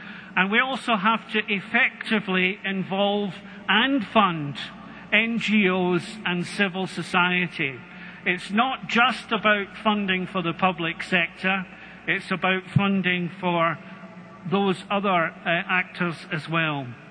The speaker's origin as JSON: {"language": "English", "region": "Scotland", "country": "United Kingdom", "said": "You probably guess from my accent that I come from Scotland"}